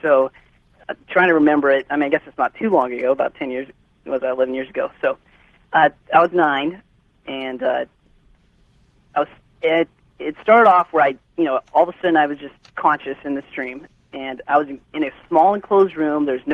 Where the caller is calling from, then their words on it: California, United States; I'm in California. Whereabouts? South of Modesto.